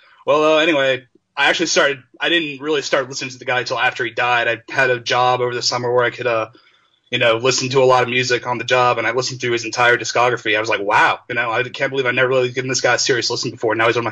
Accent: North Carolina, United States; North Carolina, actually.

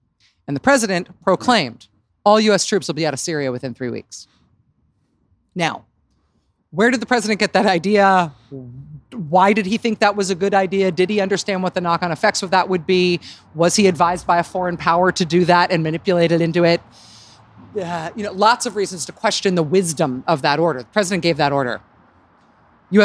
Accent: United States; And that worries me in an institutional way and in, as an American, more than it worries me that we have really bad civilian leaders.

